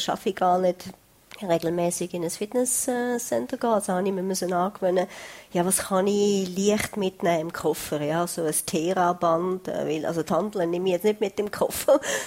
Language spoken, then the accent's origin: German; Switzerland; Also ich bin ein stolzer Schweizer, eine stolze Schweizerin.